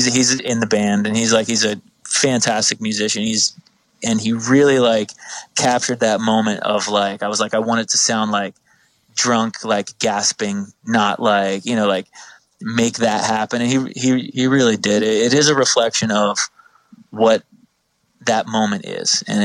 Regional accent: New Jersey, United States; Like 20 minutes from Philly, 20 minutes from Atlantic City. Right in the bottom middle there, very not too far from the shore

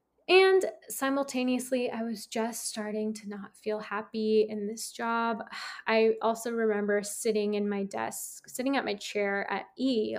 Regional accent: San Francisco, California, United States; at the Tata Harper Spa in San Francisco, where I'm actually from. I'm from San Francisco.

